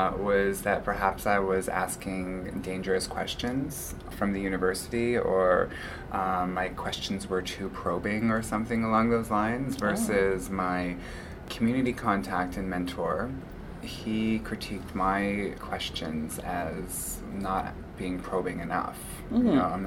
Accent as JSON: {"language": "English", "town": "Golden", "region": "British Columbia", "country": "Canada", "tie": "born or raised there", "said": "I still recognize that I was raised in Golden, British Columbia, which is the eastern part of Tsikwakam Kulu, but I am Tkamloops Te Tsikwakam from Kamloops, British Columbia, which is so-called BC."}